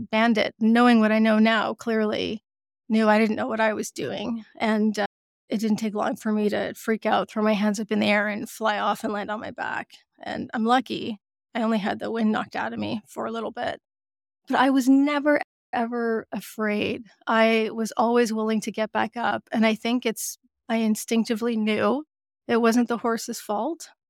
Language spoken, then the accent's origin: English; Texas, United States; now in Canada; I grew up in Texas, so horses are just a part of the culture in the same way that hockey is a part of the culture here in Canada, where we moved back to. I'm Canadian. I was born here, and then we moved down south and stayed there.